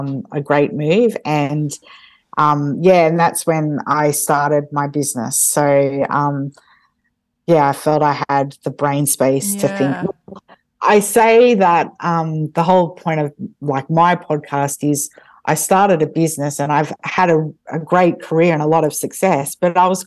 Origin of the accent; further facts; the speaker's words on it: Wagga Wagga, New South Wales, Australia; also born or lived in Brisbane; We were only in Brizzy for, I think, 2.5 years, and then we went back to – We're from Wagga, so we went back to Wagga.